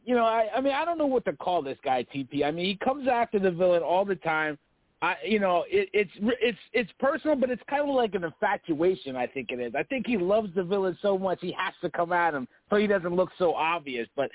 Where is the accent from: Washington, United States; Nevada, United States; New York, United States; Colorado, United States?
Colorado, United States; But calling in from the 970 from Colorado. I'm from the Colorado area.